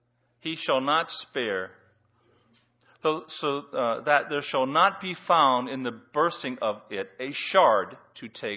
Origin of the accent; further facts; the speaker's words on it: Pittsburgh, Pennsylvania, United States; as I was growing up in Pittsburgh area, we had open hearth furnaces.